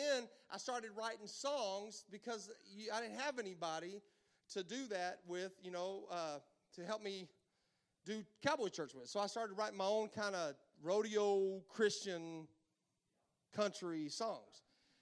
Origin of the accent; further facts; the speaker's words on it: Amarillo, Texas, United States; now in Tombstone, United States; I'm from Tombstone, Arizona. I'm originally from Amarillo, Texas, moved to Tombstone, Arizona.